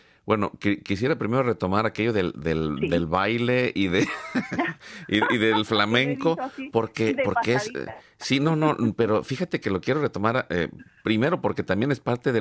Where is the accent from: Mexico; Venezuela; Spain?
Mexico; Yo que vengo de México